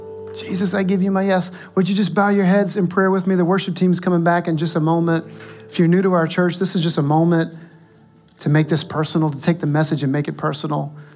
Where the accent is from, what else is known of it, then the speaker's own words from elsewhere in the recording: Louisiana, United States; And they don't have crawfish up there, but I'm going to go. I grew up in Louisiana.